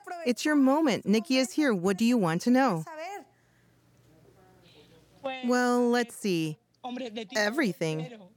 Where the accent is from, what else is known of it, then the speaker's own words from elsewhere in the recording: Peru; I am from Peru. I adore you, and I am part